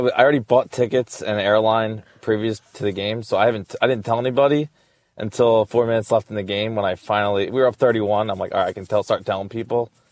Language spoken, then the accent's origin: English; Pennsylvania, United States; I mean, I grew up in Bucks County. I grew up in the area.